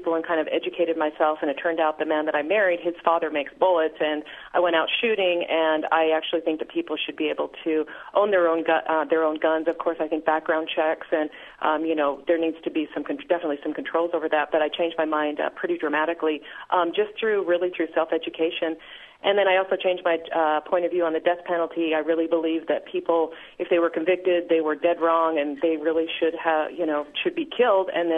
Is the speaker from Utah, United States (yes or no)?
yes; Utah, United States; I was originally from Utah, and I didn't think that people should be able to have guns